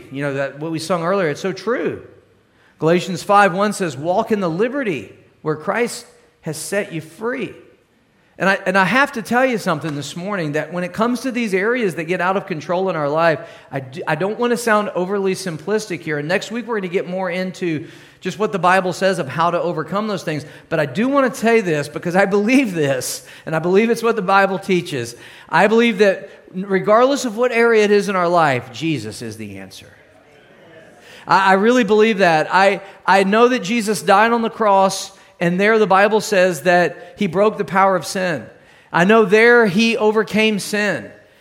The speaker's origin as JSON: {"language": "English", "town": "Cape Girardeau", "region": "Missouri", "country": "United States", "tie": "born or raised there", "said": "And this is a picture of my hometown, actually, Cape Girardeau, Missouri."}